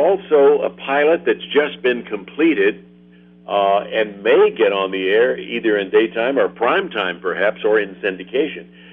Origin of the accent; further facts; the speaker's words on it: Jackson, Tennessee, United States; also born or lived in Memphis; now in Los Angeles, United States; And my Sunday school teacher gave me my first job in Jackson, Tennessee, which was my hometown.